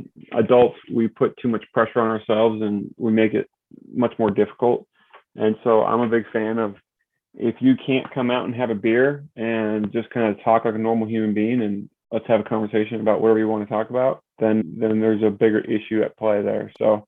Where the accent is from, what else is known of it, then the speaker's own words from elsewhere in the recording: Arizona, United States; So I'm one of the very few natives of Arizona, born, raised here, went to Arizona State University, met my wife out there